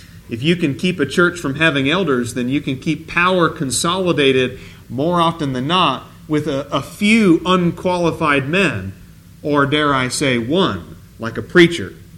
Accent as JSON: {"language": "English", "town": "Beaverton", "region": "Oregon", "country": "United States", "tie": "born or raised there", "said": "I was back in Beaverton, Oregon. That's hometown for me. I was born in St. Vincent Hospital, just 5 minutes away from where my parents currently live."}